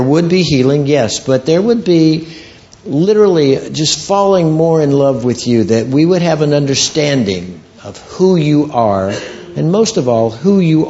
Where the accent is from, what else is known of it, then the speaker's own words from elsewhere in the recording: San Diego, California, United States; I'm from San Diego, California, and I have the privilege of ministering all over the world.